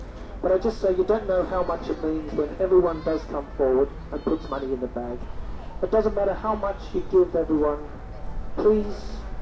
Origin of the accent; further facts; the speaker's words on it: Melbourne, Victoria, Australia; everyone. And I'm from Melbourne, Australia.